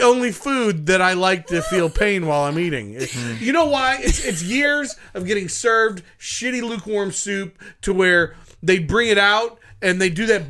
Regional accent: Akron, Ohio, United States

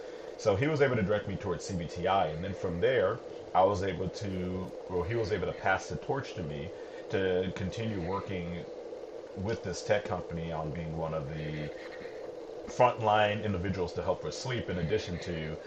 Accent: Los Angeles, California, United States; Well, originally I'm from Los Angeles, California, and back in 2008, once my wife was able to obtain her MSW degree, we said, hey, let's try a new job environment.

